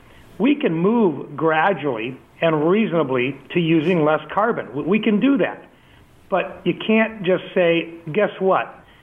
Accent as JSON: {"language": "English", "region": "Midwest", "country": "United States", "said": "we're both from the Midwest. We understand what it is for row cropping, and at the same time, we understand, you know, livestock production, production ag in general."}